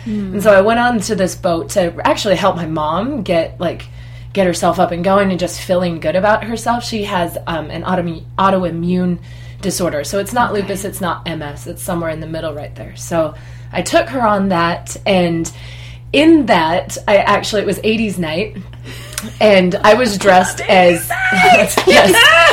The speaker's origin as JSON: {"language": "English", "town": "Roy", "region": "Utah", "country": "United States", "tie": "born or raised there", "said": "So I grew up in Roy, Utah. So that was where I was born and raised my entire life."}